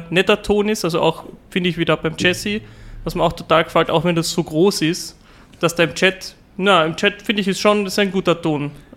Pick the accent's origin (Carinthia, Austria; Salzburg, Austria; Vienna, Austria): Carinthia, Austria; Klagenfurt; accent: Carinthian; Also ich komme ursprünglich aus Klagenfurt und ich habe tatsächlich angefangen mit Dialekt